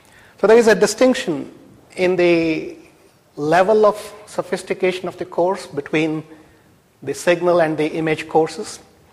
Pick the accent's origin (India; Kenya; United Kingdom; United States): India; Mandya, Karnataka; I did my engineering degree with the University of Mysore in my hometown, Mandya, in India.